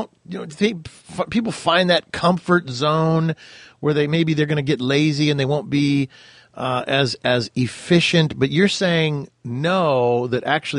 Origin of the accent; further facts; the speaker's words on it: Ventura, California, United States; Now, when I grew up in Ventura, California on the beach, and I was a surfer kid.